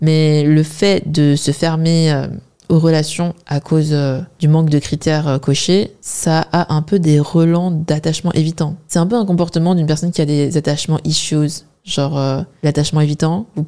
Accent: Wenzhou, Zhejiang, China; Je suis chinoise en particulier de la région de Wenzhou.

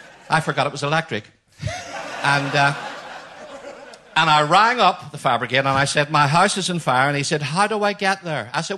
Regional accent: Belfast, Northern Ireland, United Kingdom; accent: Belfast; I was from Belfast, so, like, I had a very broad Belfast accent.

